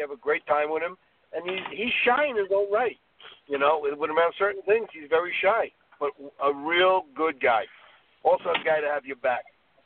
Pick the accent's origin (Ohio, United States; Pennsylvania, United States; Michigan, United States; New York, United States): New York, United States; Brooklyn; And, you know, I'm from Brooklyn.